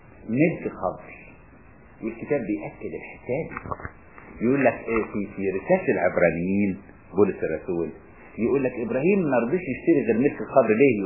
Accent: Upper Egypt, Egypt; حقيقي كان عندنا في الصعيد كده، تبقى ماسكه الفلوس في ايدها لانه متعود العطيه كده.

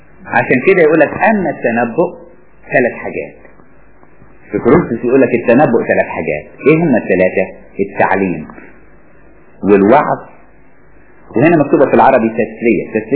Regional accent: Egypt; ما انا دلوقتي مصري بتكلم لغه عربيه

